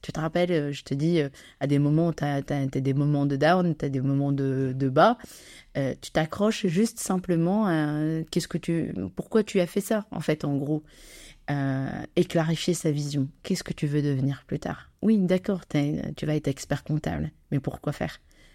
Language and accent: French; Casablanca, Casablanca-Settat, Morocco; Donc cette année à Casablanca, c'est ma ville natale, pourquoi pas, donc oui, j'y vais.